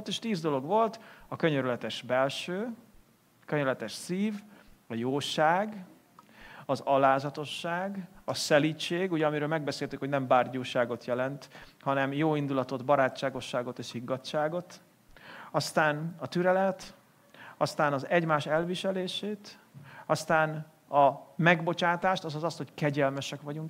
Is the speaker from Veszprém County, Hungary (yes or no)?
yes; Veszprém, Veszprém County, Hungary; Veszprémi vagyok.